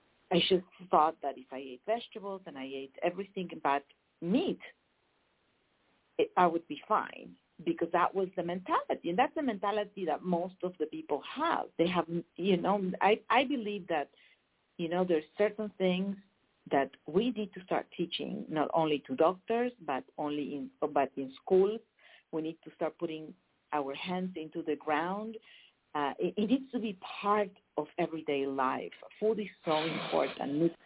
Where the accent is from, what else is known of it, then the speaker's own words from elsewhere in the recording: Buenos Aires, Argentina; English is a second language; I grew up, you can imagine, I grew up in Argentina, in Buenos Aires, in a very, very fast-paced city.